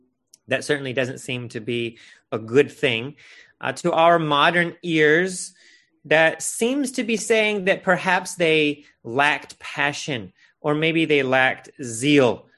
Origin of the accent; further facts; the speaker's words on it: United States; At least as an American, we often drink ice in our water